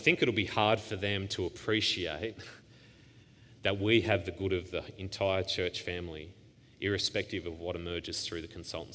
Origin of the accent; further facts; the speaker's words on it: Devonport, Tasmania, Australia; born there; I'm a Tasmanian. I was born in Devonport and my father was from Launceston.